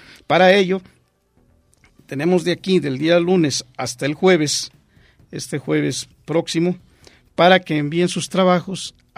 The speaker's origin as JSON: {"language": "Spanish", "country": "Mexico", "said": "la misión que tenemos como mexicanos"}